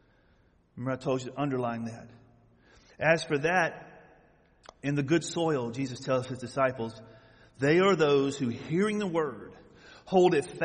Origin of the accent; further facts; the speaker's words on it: the South, United States; I grew up in the South where agriculture was big.